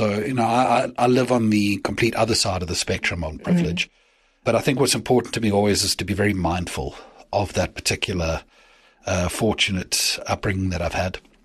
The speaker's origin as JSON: {"language": "English", "town": "Durban", "region": "KwaZulu-Natal", "country": "South Africa", "tie": "born or raised there", "said": "I was born in Durban in 1985, so I'm 39 this year."}